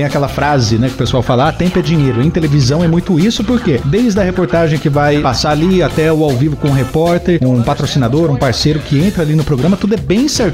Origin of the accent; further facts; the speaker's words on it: Jaú, São Paulo, Brazil; Sou nascido e criado em Jaú.